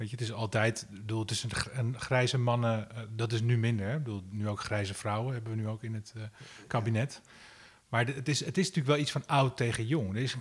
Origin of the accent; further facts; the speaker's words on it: Amsterdam, North Holland, Netherlands; ik had wel toen ik in Noord opgroeide, hadden we wel. Moesten we wel een keer naar de stadsdeel Noord.